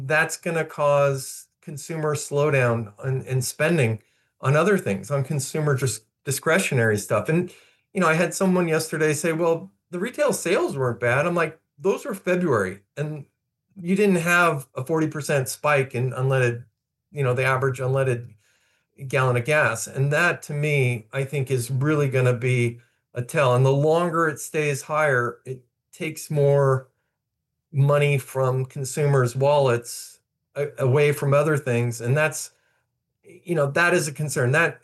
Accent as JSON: {"language": "English", "town": "Los Angeles", "region": "California", "country": "United States", "tie": "born or raised there", "said": "I have a lot of Iranian friends that I grew up in Los Angeles"}